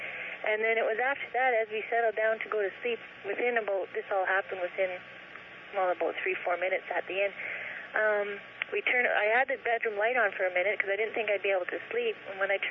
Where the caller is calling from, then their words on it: Kenora, Ontario, Canada; Hi. I'm calling from Kenora, Ontario.